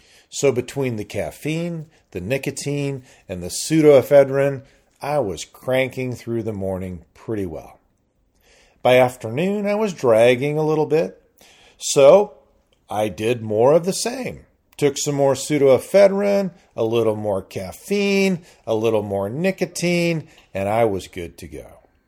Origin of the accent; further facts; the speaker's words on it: California, United States; moved away as an adult; But just making a college team in my home state of Southern California, the mecca for baseball in the United States, I probably wasn't even going to make it on a college team.